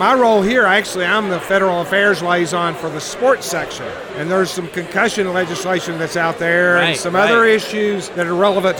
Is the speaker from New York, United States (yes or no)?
no; Tennessee, United States; Tennessee.